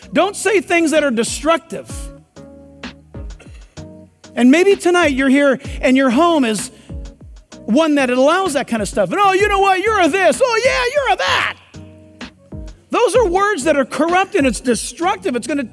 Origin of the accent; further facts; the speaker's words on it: California, United States; Listen, I, for one, I'm from California and I've already voted.